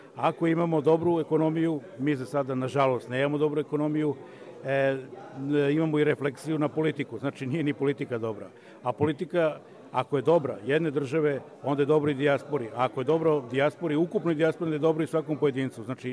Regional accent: Pančevo, Vojvodina, Serbia; also born or lived in Germany; Iako je moja žena Nemica, ali Nemica odavde, iz Pančeva, iz mog rodnog grada

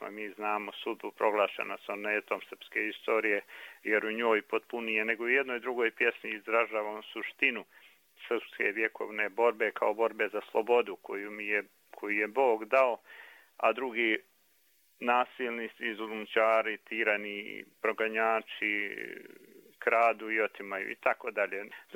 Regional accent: Mostar, Herzegovina-Neretva Canton, Bosnia & Herzegovina; Kao skroman pjesnik, velikom pjesniku, kao Mostarac, znamenitom Mostarcu, i kao Hercegovcu

